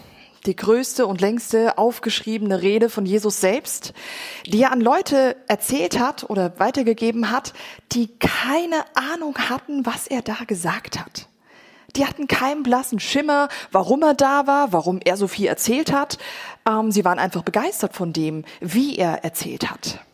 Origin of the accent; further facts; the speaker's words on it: Germany; Und ja, ich weiß, ich bin Deutsche und lichtig ist nicht das richtige Wort.